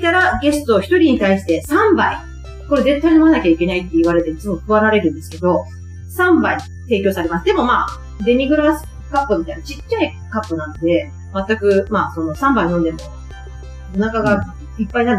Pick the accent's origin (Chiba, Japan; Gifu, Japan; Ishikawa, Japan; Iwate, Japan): Gifu, Japan; 私、岐阜出身なんですけど